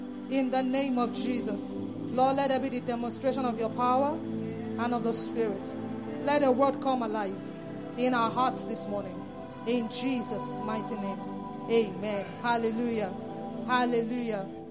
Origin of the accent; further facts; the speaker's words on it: Ondo, Nigeria; So I'm from Ondo State